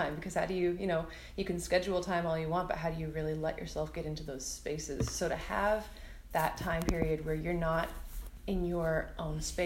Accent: Ontario, Canada; I'm from here originally. Like, I was born in Scarborough. We moved all over Ontario a lot when I was younger. And a lot of my family's still out here.

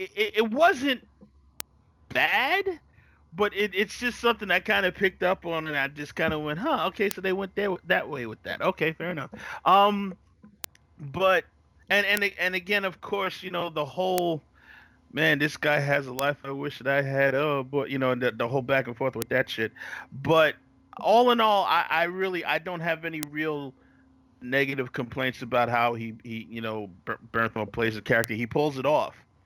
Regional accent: Brooklyn, New York, United States; Born and raised in New York, born in Brooklyn.

